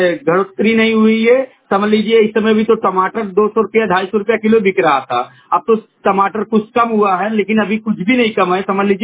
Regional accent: Uttar Pradesh, India; कि मैं बस्ती जिले का रहने वाला हूँ।

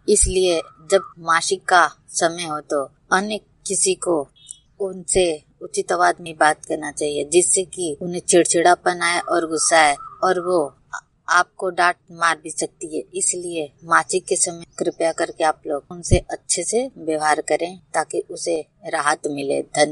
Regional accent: Ghazipur, Uttar Pradesh, India; ग्राम post जिला गाजीपुर की रहने वाली हूँ।

